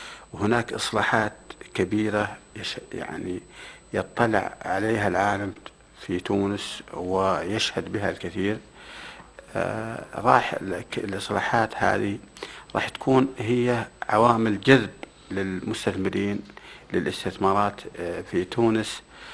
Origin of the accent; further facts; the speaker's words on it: Saudi Arabia; اليوم عندنا في السعودية هيئة عامة للمنشآت المتوسطة الصغيرة